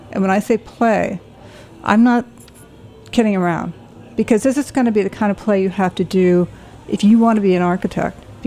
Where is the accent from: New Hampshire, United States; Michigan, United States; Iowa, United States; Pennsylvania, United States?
Pennsylvania, United States; also born or lived in Abilene, Texas; now in New York, United States; I came here from Pennsylvania. I grew up in the Poconos. I was born in Texas. My mother's whole family's in Texas. I was born in Abilene. But I grew up in the Pocono Mountains